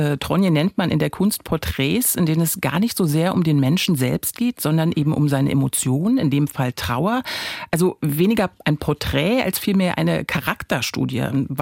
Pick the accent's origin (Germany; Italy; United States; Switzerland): Germany; Ich bin in der DDR aufgewachsen